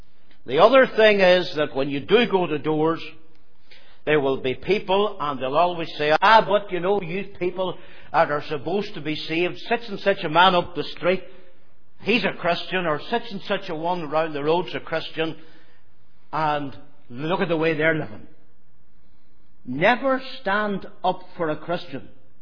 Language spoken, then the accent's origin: English; Omagh, Northern Ireland, United Kingdom; I would always say … from Oma.